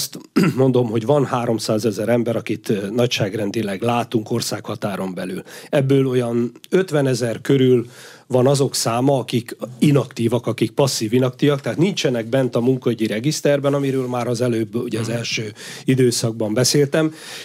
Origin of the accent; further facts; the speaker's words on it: Szabolcs-Szatmár-Bereg, Hungary; Ráadásul, ugye én is Szabolcs-Szatmár megyéből származom.